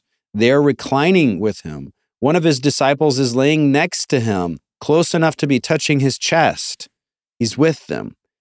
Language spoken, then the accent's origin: English; Amarillo, Texas, United States; born there; I love Texas. I was born in Amarillo. Many of you don't know that. Born in Amarillo, did seminary in Fort Worth.